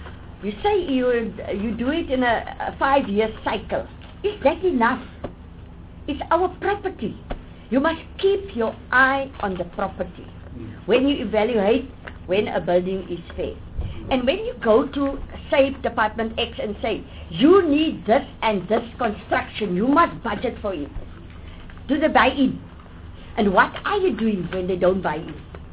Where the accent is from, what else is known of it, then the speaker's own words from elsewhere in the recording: Northern Cape, South Africa; Because I'm from the Northern Cape.